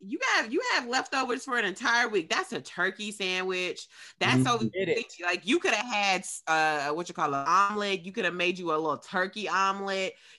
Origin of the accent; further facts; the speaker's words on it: the South, United States; Yeah, I live in Atlanta, so yes, I'm from the South.